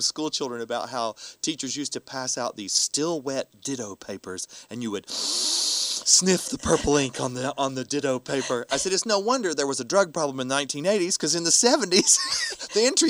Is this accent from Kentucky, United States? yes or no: yes; Kentucky, United States; My dad, we grew up in Kentucky, my sister and I, and my dad is a native of South Florida.